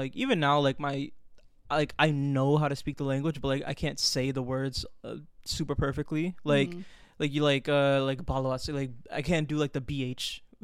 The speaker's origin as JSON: {"language": "English", "town": "Orlando", "region": "Florida", "country": "United States", "said": "But I am from Orlando, Florida. Like, right. I am from, you know, like, the States. I'm a Westerner, right?"}